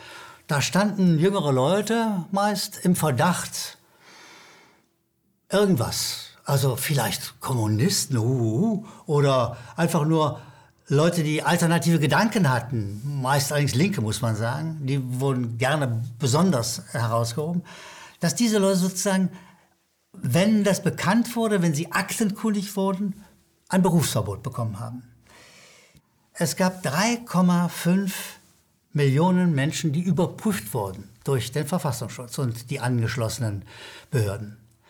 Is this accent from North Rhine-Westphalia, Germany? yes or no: yes; Düsseldorf, North Rhine-Westphalia, Germany; In Düsseldorf, wo ich herkomme, war es das 14. Kommissariat.